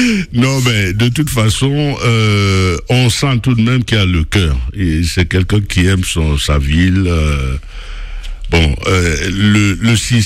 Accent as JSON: {"language": "French", "town": "Douala", "region": "Littoral", "country": "Cameroon", "tie": "born or raised there", "said": "beaucoup d'émotions pour ma ville natale, pour que moi j'en fasse aussi une peinture."}